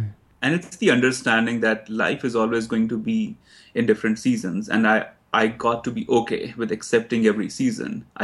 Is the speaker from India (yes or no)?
yes; India; now in New York, United States; So I moved to New York from India in 2004.